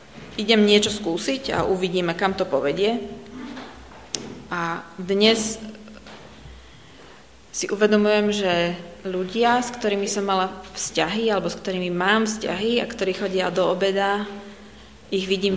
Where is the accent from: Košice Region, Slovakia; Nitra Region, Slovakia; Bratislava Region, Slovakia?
Bratislava Region, Slovakia; Bratislava; Takže ja som z Bratislavy. Vyrástla som na Cukrovej v zbore cirkvi bratskej. A čiže som také typické cirkevné dieťa.